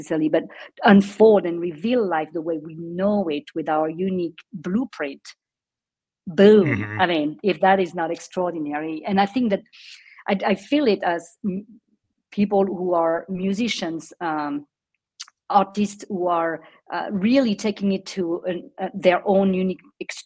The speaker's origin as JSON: {"language": "English", "country": "France", "tie": "born or raised there", "second_language": "English", "moved": "as an adult", "lives_now": "United States", "said": "I was born and raised in France and came to the States. I was 27 years old, and not speaking the language"}